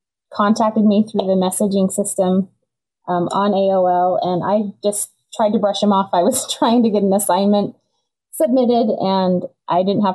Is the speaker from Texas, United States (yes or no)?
no; Clinton, Utah, United States; I was raised right here in Clinton. So I moved here when I was about 17 months old or so. And I lived here my whole life. Moved away after I got married for a couple of years to Ogden, which is not very far away.